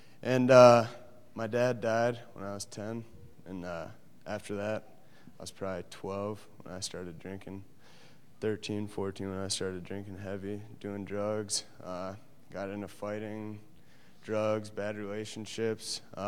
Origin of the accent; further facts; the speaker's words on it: Watertown, United States; I'm from Watertown. I'm 21.